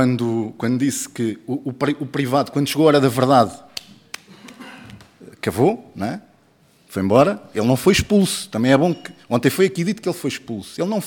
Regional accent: Portugal; nós, antes de sermos trabalhadores da TAP, do grupo TAP, somos portugueses.

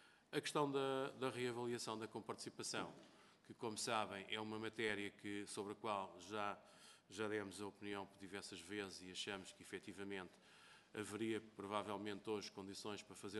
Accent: Portugal; e que imagino que todos, enquanto portugueses, para nós é importante

